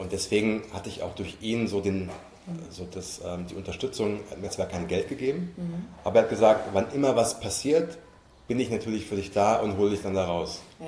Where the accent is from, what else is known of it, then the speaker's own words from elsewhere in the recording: Frankfurt, Hesse, Germany; ich komme aus Frankfurt